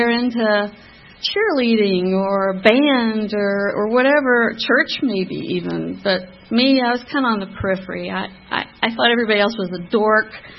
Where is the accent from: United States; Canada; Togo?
United States; Birmingham, Alabama; born there; I was born in Birmingham, Alabama.